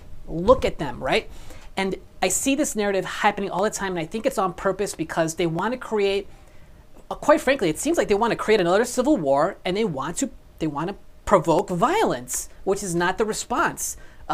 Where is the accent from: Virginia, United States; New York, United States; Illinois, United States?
Illinois, United States; Chicago; growing up here, grandparents from Mexico, parents, first generation Americans, and I grew up here in Chicago.